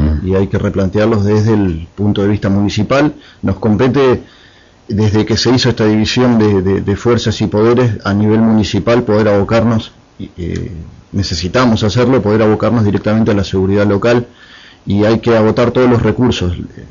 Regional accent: Pinamar, Buenos Aires Province, Argentina; pese a ser de Pinamar de toda la vida

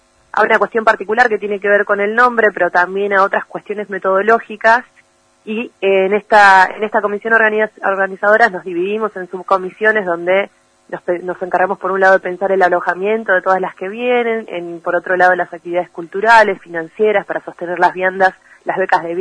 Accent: La Plata, Buenos Aires Province, Argentina; Yo puntualmente soy de La Plata

